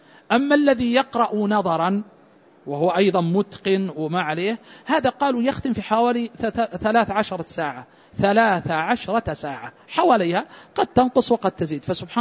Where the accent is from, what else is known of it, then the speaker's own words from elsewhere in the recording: Saudi Arabia; التي تقام سواء هنا عندنا في المملكة العربية السعودية